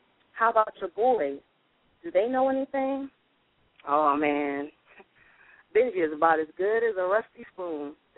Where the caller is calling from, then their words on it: Philadelphia, Pennsylvania, United States; Currently, I'm in Philadelphia, Pennsylvania.